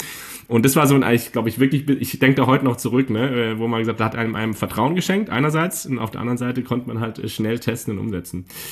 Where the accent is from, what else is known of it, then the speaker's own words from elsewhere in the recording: Freiburg, Baden-Württemberg, Germany; Meine Heimat, also ursprünglich komme ich ja her aus Freiburg, also aus dem Südwesten